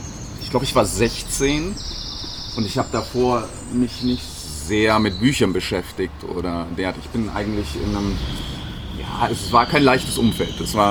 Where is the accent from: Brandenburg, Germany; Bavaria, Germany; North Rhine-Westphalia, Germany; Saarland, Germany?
Bavaria, Germany; Munich; ich bin in München groß geworden, habe sehr viel Zeit verbracht in München, bin immer wieder auch mal nach Indien geflogen